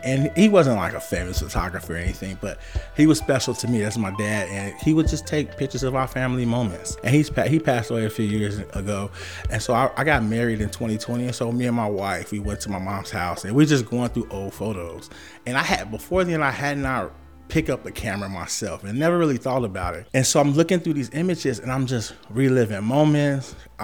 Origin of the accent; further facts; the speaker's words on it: Chicago, Illinois, United States; I grew up in Humboldt Park. I went to Clemente, but now people will say Humboldt Park is a part of the west side.